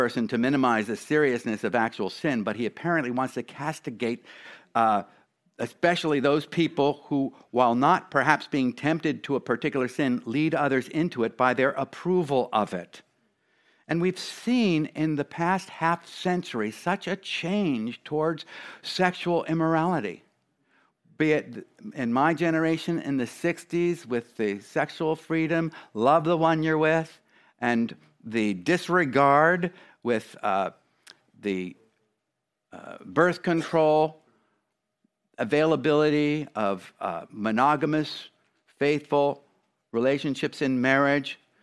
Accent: England, United Kingdom; now in United States; when I came from England to the United States

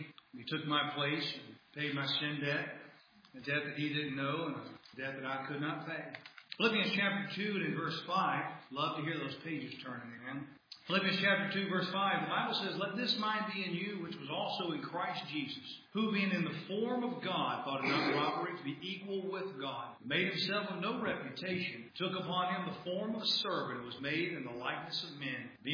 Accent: United States; I'm from America. I don't know what the national speed limit is on that road.

